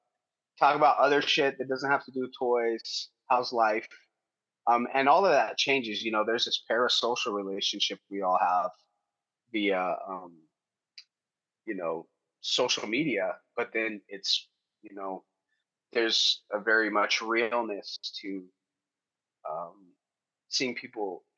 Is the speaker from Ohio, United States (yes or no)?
no; Denver, Colorado, United States; I'm from Denver.